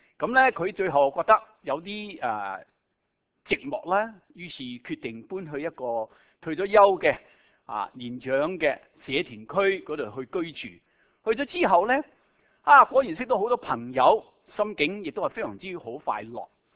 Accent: Shanghai, China; 我系上海人嚟噶嘛，

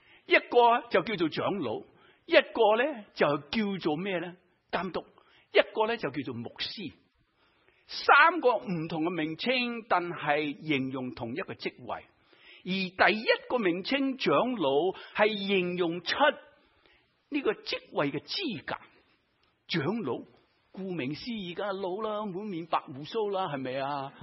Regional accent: China; 我们中国人说时势做英雄，对我来说这些不是英雄

